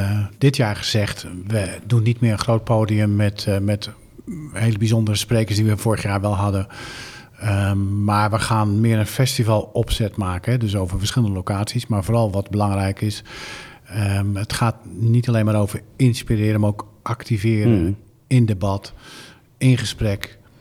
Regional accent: Rotterdam, South Holland, Netherlands; Ik ben Rotterdammer, dus een beetje bevooroordeeld

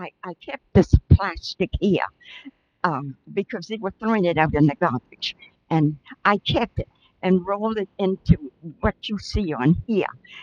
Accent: South Carolina, United States; moved away; also born or lived in New York; I grew up in South Carolina and moved to New York and traveled around several places in our world

